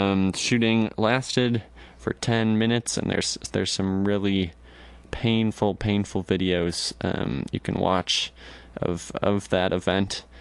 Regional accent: Minneapolis, Minnesota, United States; I'm from Minneapolis, and so a lot of people there

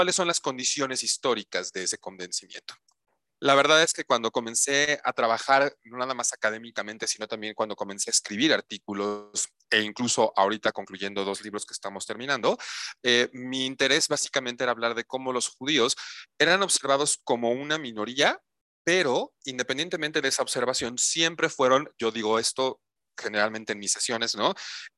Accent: Mexico; Estudié historia como primera licenciatura aquí en México. Yo soy mexicano. Estudié la licenciatura en administración también aquí en México

